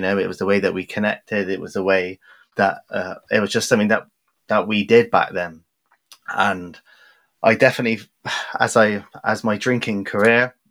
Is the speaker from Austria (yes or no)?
no; Bristol, South West England, United Kingdom; accent: West Country; So I am originally from Bristol in the West Country. You can probably tell from the accent. And back in the day, grew up in the 90s.